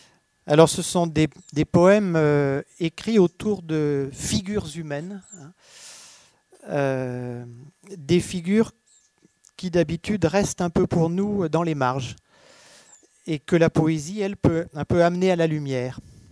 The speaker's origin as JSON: {"language": "French", "region": "northern France", "country": "France", "tie": "born or raised there", "also_born_or_lived": "Haute-Savoie", "said": "Alors, je suis né en Haute-Savoie, mais j'ai passé ma jeunesse dans le nord de la France, effectivement."}